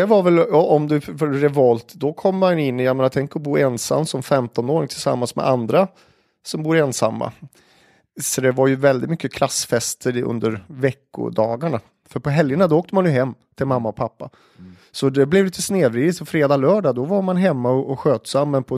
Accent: Forshaga, Värmland, Sweden; Sen var det faktiskt att utanför Forshaga där jag växte upp, det heter ju Hedås, men det kallades för Hera, för det låg precis i gränsen mellan Hedås och Botorpsheden.

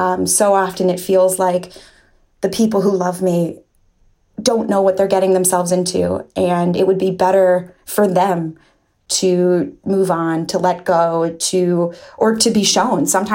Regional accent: New York, United States; Hi there. … I am from New York.

